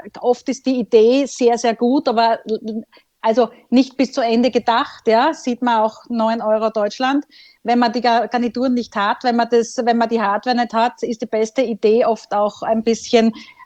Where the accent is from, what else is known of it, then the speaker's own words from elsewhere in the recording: Austria; Das gibt es bei uns in Österreich